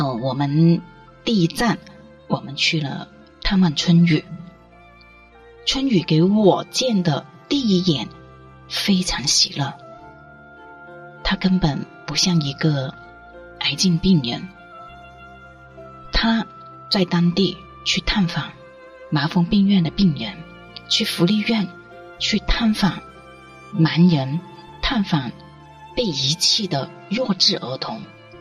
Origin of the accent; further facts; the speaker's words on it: Guangdong, China; 我们广东人就是有一句话